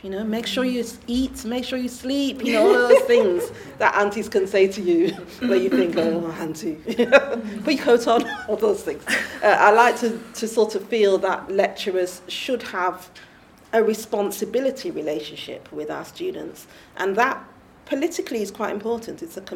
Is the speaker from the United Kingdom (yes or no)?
yes; United Kingdom; I do have to confront some of those struggles or the echoes of those struggles in the UK, but it's not the same as growing up in the Caribbean.